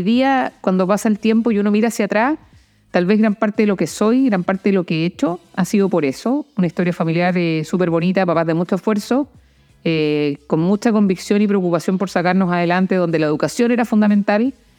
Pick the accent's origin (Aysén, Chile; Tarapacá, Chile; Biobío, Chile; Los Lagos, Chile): Aysén, Chile; Coyhaique; llegué el 76, 77. Entonces, en aquellos tiempos, gran parte de mi infancia la viví en Coyhaique y eso te forma distinto.